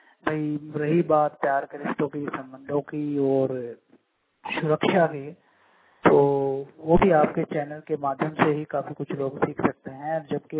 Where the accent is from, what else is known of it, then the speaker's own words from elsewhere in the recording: Haryana, India; मैं हरियाणा से बिलोंग करता हूँ। वो फिलहाल किसी कारण से मैं गुड़गांव आया हुआ हूँ